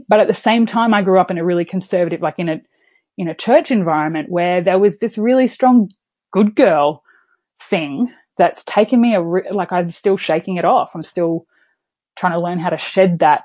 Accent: Queensland, Australia; I'm from Queensland. I grew up in a pretty, I would say, sheltered life, I guess, in the sense that my mum's a Uniting Church minister.

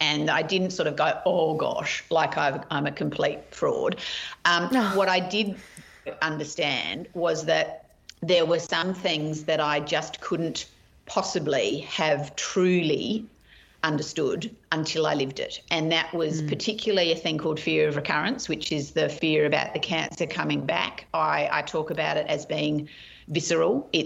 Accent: Adelaide, South Australia, Australia; also born or lived in Melbourne / Sydney; Yes, born and raised in Adelaide. Lived in Adelaide until I was 21, and then spent some time living in Melbourne and Sydney, and then came back to Adelaide just before Mum died when I was about 29, 30.

